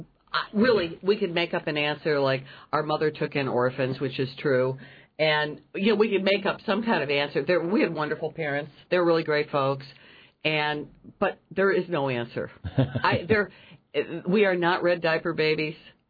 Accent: Chicago, Illinois, United States; We grew up together in Chicago, on the south side of Chicago, and then in a suburb.

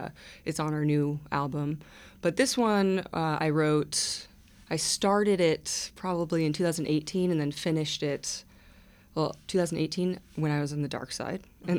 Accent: Juneau, Alaska, United States; He's from Ketchikan, and I'm from Juneau, so we were kind of like high school rivals in a way.

